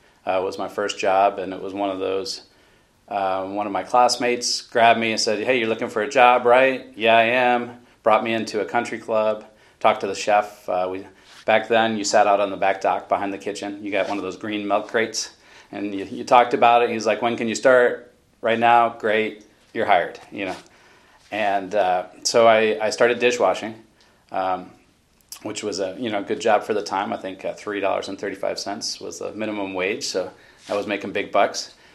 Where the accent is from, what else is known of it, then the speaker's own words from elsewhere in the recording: Saratoga Springs, New York, United States; also born or lived in Manchester, Connecticut; Well, I grew up in Saratoga Springs, New York, and my mom, Patricia, and … We grew up in a horse racing town, Saratoga Springs.